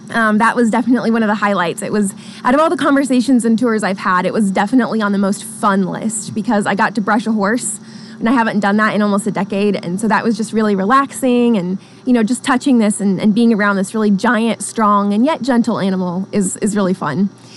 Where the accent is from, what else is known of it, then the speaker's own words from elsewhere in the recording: Tulsa, Oklahoma, United States; I grew up in Tulsa, so I'm actually not from House District 11, but I have had family up in Bartlesville for over a decade.